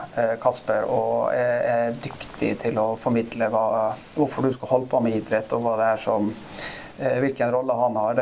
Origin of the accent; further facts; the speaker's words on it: Ålesund, Møre og Romsdal, Norway; Swedish is a second language; moved away as an adult; also born or lived in Trondheim; jag kommer då från Ålesund som är en kystby i Ålesund i Norge menar jag. Så jag ligger mellan Bergen och Trondheim. Pittelite sted med 50 000 innbyggare.